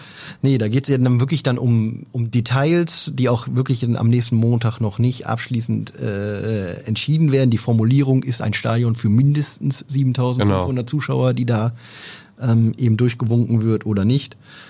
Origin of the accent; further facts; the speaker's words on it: Oldenburg, Lower Saxony, Germany; ich bin Oldenburger